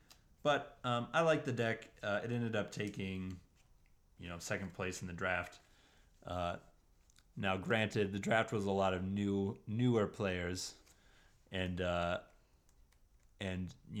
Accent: Montana, United States; born there; Well, I was born in Montana.

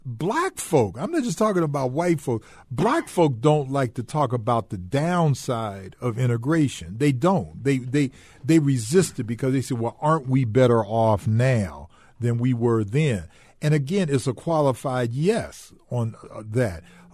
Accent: Cleveland, Ohio, United States; For example, I grew up in Cleveland, Ohio.

